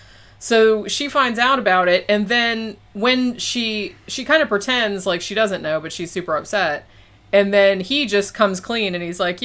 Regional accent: Kansas, United States; I'm from Kansas, I know.

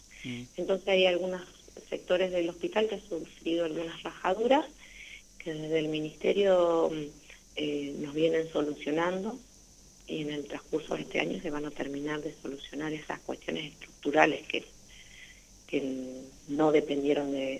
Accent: Eduardo Castex, La Pampa, Argentina; padres vivían acá cuando yo nací, nací en Pico, en el hospital de Pico, pero después viví acá toda mi vida.

